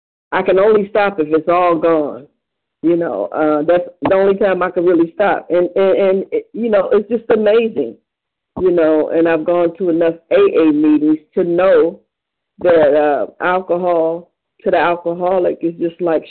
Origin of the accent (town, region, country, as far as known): Cleveland, Ohio, United States